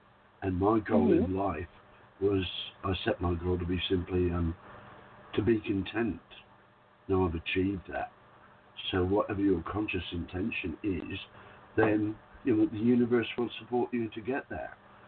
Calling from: Whitsunday Islands, Queensland, Australia; from the Whitsunday Islands, and it's 12 minutes past 4 in the morning

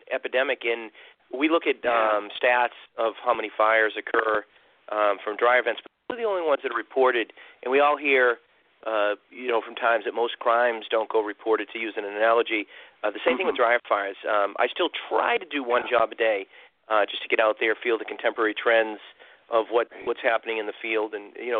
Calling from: Charlotte, North Carolina, United States; Beautiful Charlotte, North Carolina.

